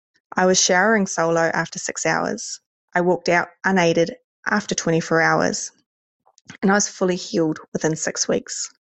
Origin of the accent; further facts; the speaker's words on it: Queensland, Australia; from Queensland.